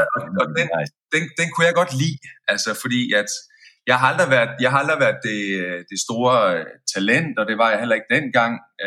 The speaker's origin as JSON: {"language": "Danish", "town": "Forvang", "region": "Central Denmark Region", "country": "Denmark", "said": "Forvang. Der er vel kun en 1000 indbyggere i byen. Men jo, jeg kommer fra Forvang."}